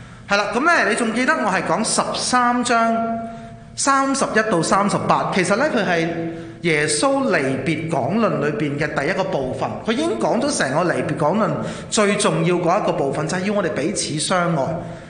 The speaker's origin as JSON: {"language": "Cantonese", "region": "Guangdong", "country": "China", "said": "因為可能就返我哋廣東人嘅水平啦，"}